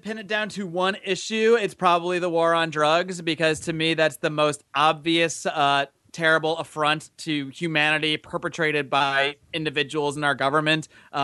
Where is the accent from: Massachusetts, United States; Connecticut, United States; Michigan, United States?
Connecticut, United States; But I grew up in Connecticut, not far from New York City, and I had spent a lot of time there.